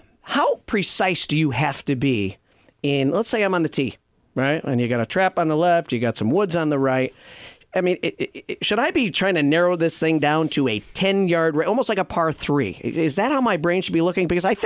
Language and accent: English; Connecticut, United States; I'm an Irish guy. My father owned an Irish pub in Connecticut.